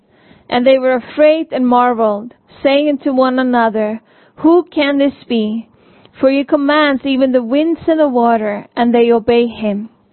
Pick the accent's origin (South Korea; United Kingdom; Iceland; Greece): Iceland; growing up in Iceland, there were so many times we would experience storms.